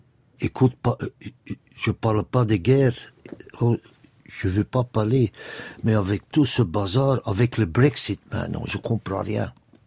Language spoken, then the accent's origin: French; Ostend, Flanders, Belgium; born there; Parce que moi, je suis né à Ostende, près de la mer.